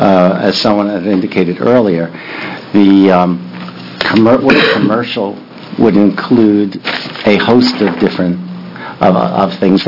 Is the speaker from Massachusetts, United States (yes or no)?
no; Connecticut, United States; now in Oregon, United States; Chair Holvey and Representative Tomei, I came from Connecticut.